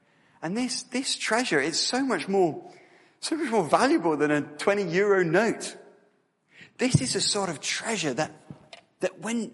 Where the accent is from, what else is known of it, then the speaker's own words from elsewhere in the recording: Royal Tunbridge Wells, South East England, United Kingdom; I was born and raised in Royal Tunbridge Wells to a Christian family.